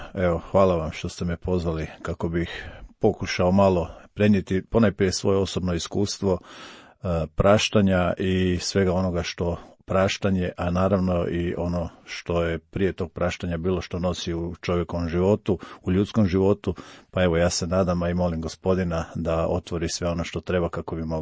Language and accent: Croatian; Zagreb, City of Zagreb, Croatia; Dolazim iz Zagreba, rođeni sam Zagrepčanin, iako moje porijeklo je Bosanska Posavina, okolica Dervente po roditeljima.